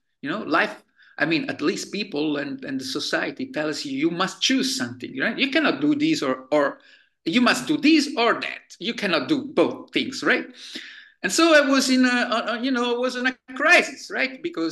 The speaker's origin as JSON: {"language": "English", "town": "Naples", "region": "Campania", "country": "Italy", "tie": "born or raised there", "said": "I grew up in Naples, Italy, in southern Italy. And at that time, I'm talking about the 70s, the 80s, I was a child among free-ranging dogs"}